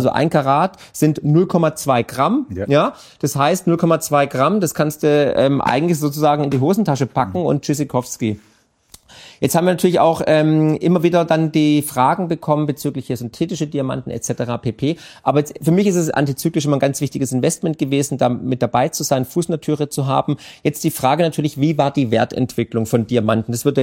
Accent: Baden-Württemberg, Germany; weil da bin ich halt Schwabe, ne?

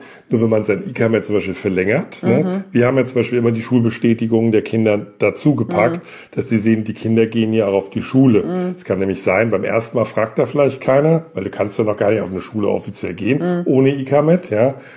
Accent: Germany; moved away; Die Heimat wird immer Deutschland bleiben, aber mein Zuhause ist hier seit 4,5 Jahren.

